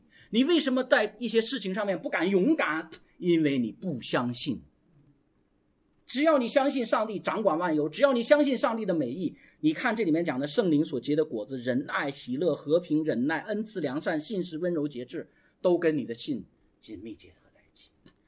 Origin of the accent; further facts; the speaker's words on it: China; 有没有发现我们中国人经常讲说德不配位